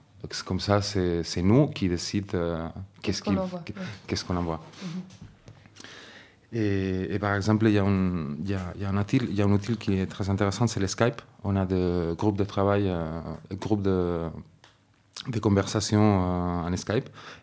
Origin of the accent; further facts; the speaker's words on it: Barcelona, Catalonia, Spain; comme je suis de Barcelone, en fait, j'ai pas mal vu comment ils travaillent là-bas.